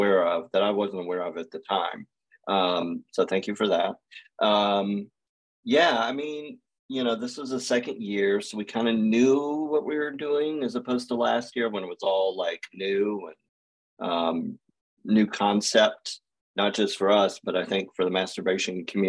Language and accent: English; Atlanta, Georgia, United States; Yeah, you know, I was raised here in Atlanta in the South.